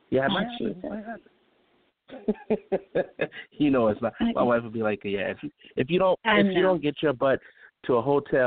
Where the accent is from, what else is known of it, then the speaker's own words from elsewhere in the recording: Chicago, Illinois, United States; See, I'm from Chicago, so cold don't mess with me